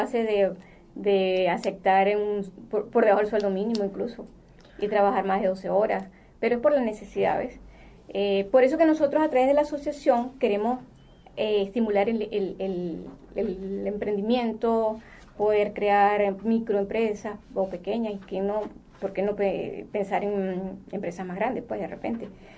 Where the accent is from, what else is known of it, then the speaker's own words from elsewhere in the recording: Venezuela; moved away; La mayoría queremos regresar a nuestro país porque es que por naturaleza nosotros no somos un país de migrantes